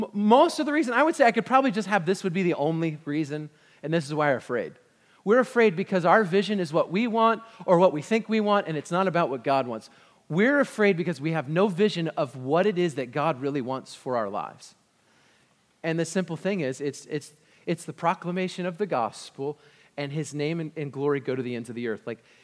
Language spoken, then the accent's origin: English; Virginia Beach, Virginia, United States; I grew up in Virginia Beach.